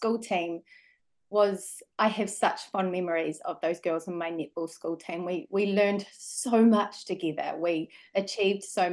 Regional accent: Invercargill, Southland, New Zealand; also born or lived in Oamaru; Oamaru, and Invercargill. I spent most of my schooling there. And I absolutely loved growing up in Southland.

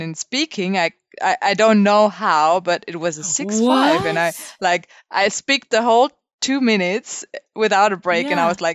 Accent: Stuttgart, Baden-Württemberg, Germany; English is a second language; I'm from Stuttgart in Germany.

